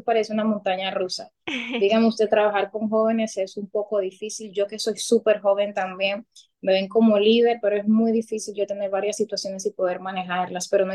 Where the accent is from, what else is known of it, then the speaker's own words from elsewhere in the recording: Dominican Republic; las iniciativas que tengo como joven dominicana que soy.